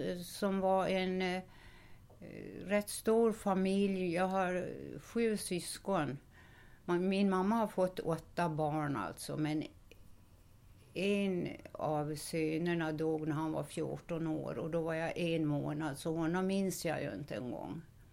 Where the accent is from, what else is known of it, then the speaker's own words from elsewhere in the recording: Slite, Gotland, Sweden; Jag kommer ju från Slite som var Köping. Och där bodde ungefär 2000 personer. Och de flesta arbetade vid cementfabriken.